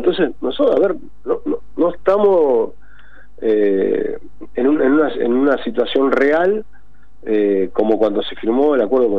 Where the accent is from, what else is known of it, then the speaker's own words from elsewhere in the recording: Argentina; hay que replantearse nosotros como argentinos y argentinas